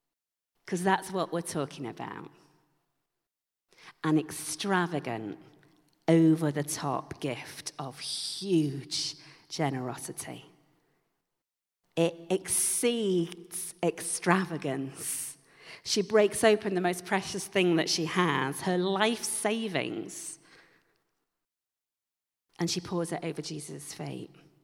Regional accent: United Kingdom; perhaps we don't understand because we're very British.

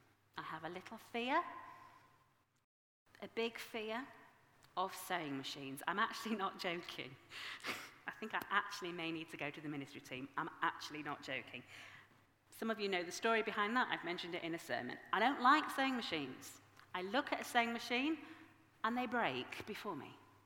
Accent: Yorkshire and the Humber, United Kingdom; I am from Yorkshire. It wouldn't work.

